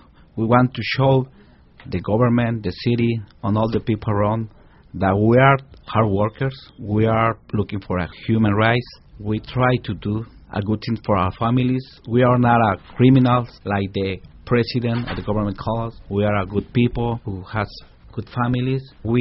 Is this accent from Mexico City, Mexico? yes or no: yes; Mexico City, Mexico; English is a second language; now in New York, United States; I'm from Mexico City. I live here in New York for 22 years.